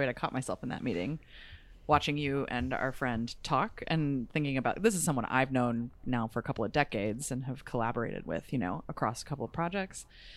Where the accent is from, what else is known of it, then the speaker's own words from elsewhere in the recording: Kansas City, Missouri, United States; KC news out of Kansas City, my hometown.